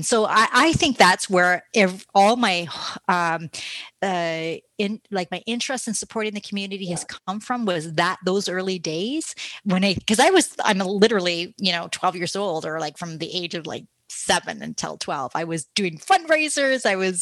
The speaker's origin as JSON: {"language": "English", "region": "Ontario", "country": "Canada", "tie": "born or raised there", "said": "I was brought back to being a kid in my hometown. I grew up in Northern Ontario. And so I grew up in a community that wasn't affluent. Everybody's like working class, and it was a big community of French Canadian, Indigenous, and people like myself."}